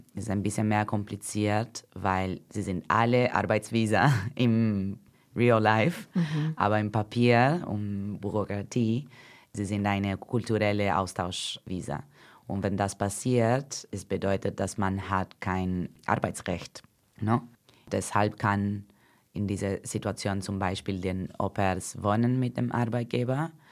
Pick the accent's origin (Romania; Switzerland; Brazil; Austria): Brazil; German is a second language; moved away as an adult; now in Germany; Ich komme aus Brasilien, aber ich wohne in Deutschland seit 5 Jahren.